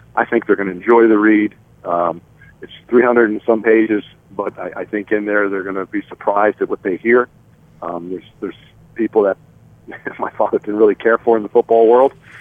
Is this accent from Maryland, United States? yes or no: yes; Baltimore, Maryland, United States; And we grew up with Raymond in Baltimore